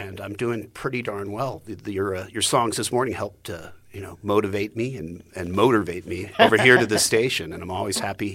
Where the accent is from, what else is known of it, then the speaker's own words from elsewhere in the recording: San Francisco, California, United States; And I grew up here in San Francisco, and, I'm a child of the 60s, so there was music everywhere.